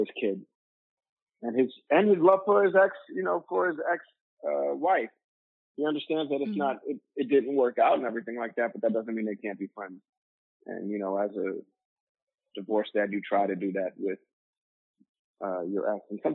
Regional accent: Manhattan, New York, United States; No, I grew up in Manhattan.

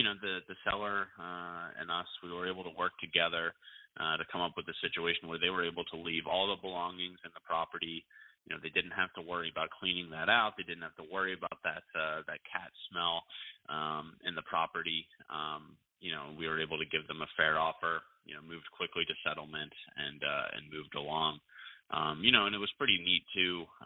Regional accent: Maryland, United States; And because we're both, my business partner Jeff and I are both born and raised in Maryland, we know this market very well.

